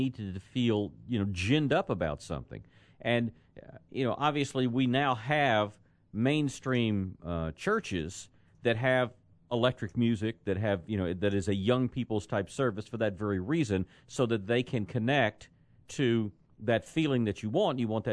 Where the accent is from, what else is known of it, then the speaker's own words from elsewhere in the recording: United States; But as an American, I do wish we were better represented in this beautiful procession of world leaders.